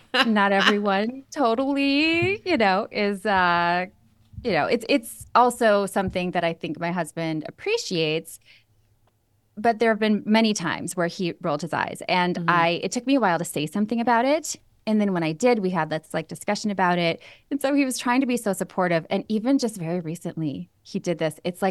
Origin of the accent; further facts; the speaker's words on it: Minnesota, United States; I grew up in Minnesota in a really loving family.